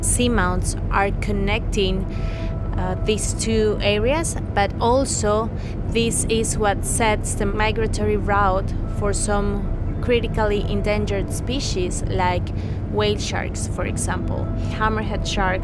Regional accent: Galápagos, Ecuador; I am from the Galapagos Island. I have the honor to call this beautiful, incredible island my home.

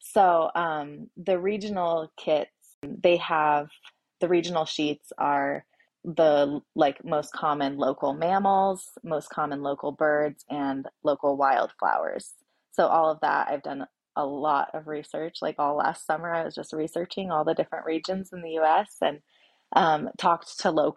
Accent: Oregon, United States; now in Boise, United States; I was born and raised in Oregon and here in Boise too. So I'm kind of Pacific Northwest is where I've been, what I know.

